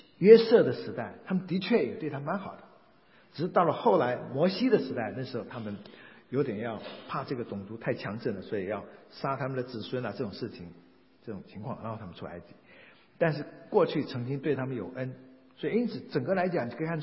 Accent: Taiwan; 我们台湾人的俗语叫做西瓜哈，靠大边

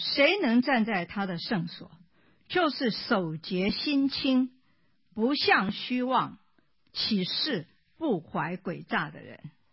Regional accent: China; 尤其我们中国人，面子，面子问题

